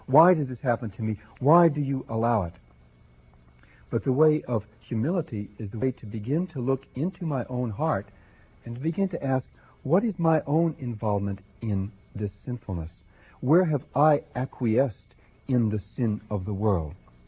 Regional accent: New Jersey, United States; I was raised in New Jersey, and this song was very popular up there.

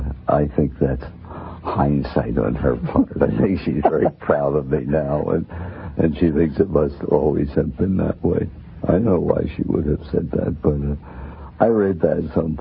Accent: Pennsylvania, United States; I grew up in Pennsylvania.

